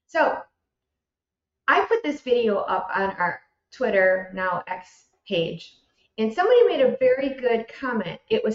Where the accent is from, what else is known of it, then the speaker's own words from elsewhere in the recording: Detroit, Michigan, United States; not just because we're from them from Detroit, but for years and years and years, the Lions have been a butt of jokes